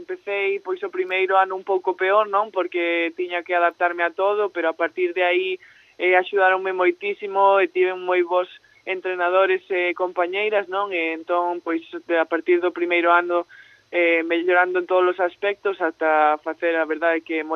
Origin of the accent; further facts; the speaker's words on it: Galicia, Spain; Somos tres galegas, eu creo que eso é moi ilusionante para alguén que de aquí, non?